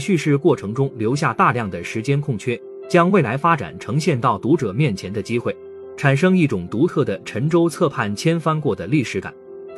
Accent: Handan, Hebei, China; 当我知道大刘是我们家乡邯郸水电学院毕业的

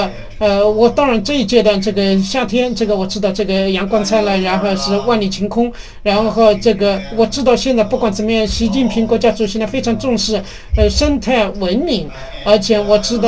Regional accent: Toronto, Ontario, Canada; 因为我来自于多伦多。现在多伦多呢是也向世界开放，而且那里你可以看到这个也有很多的中国人。

